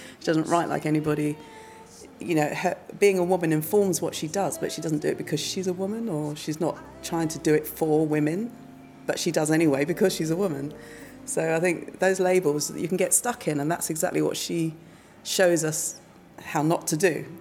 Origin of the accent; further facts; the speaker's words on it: England, United Kingdom; I'm from a West Indian background. I grew up in England. As a woman, as a working class person